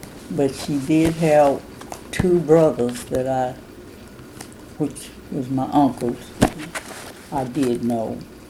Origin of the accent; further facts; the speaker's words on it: Illinois, United States; born there; I was born in Massac County, Illinois.